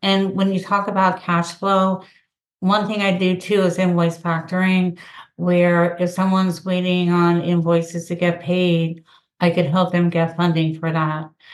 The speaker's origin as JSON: {"language": "English", "town": "Tampa", "region": "Florida", "country": "United States", "said": "I am from Tampa Bay of 30 years, and a lot of people are coming from up north"}